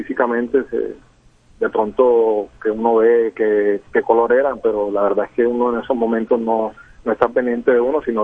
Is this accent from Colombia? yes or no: yes; Barranquilla, Atlántico, Colombia; Nacionales representando a Bogotá, pero soy barranquillero.